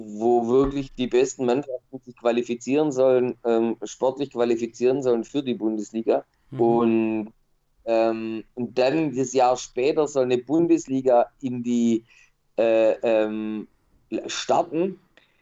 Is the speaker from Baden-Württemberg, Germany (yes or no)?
yes; Stuttgart, Baden-Württemberg, Germany; ich als Stuttgarter kann mir nicht vorstellen